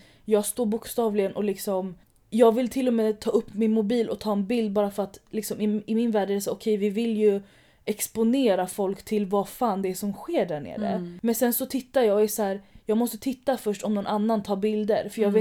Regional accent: Sweden; Förstår du? Jag är svensk. Det här är våran liksom kungafamilj.

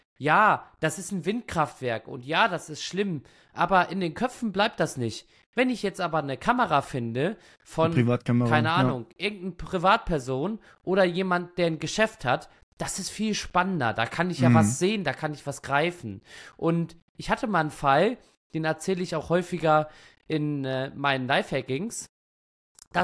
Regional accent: Northern Germany, Germany; Und ich bin Norddeutscher

